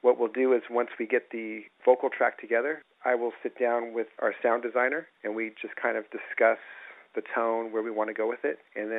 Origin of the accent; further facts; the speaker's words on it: United States; especially growing up in America